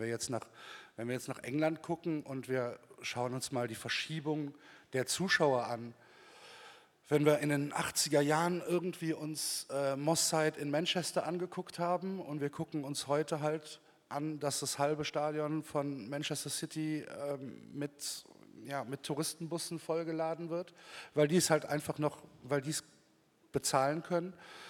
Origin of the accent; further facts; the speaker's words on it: Cologne, North Rhine-Westphalia, Germany; also ich komme aus Köln